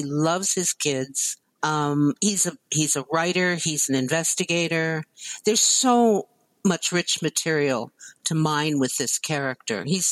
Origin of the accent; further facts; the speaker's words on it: Canton, Ohio, United States; I was born in Canton, and then I was an Air Force brat for 6 years as my father traveled all over. Then I came back to Canton, and I stayed there through high school.